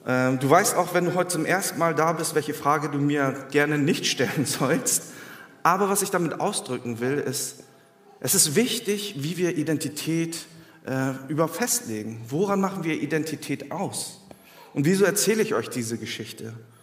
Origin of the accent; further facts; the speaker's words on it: Germany; Ich bin hier in Deutschland geboren, bin hier aufgewachsen, zur Schule gegangen.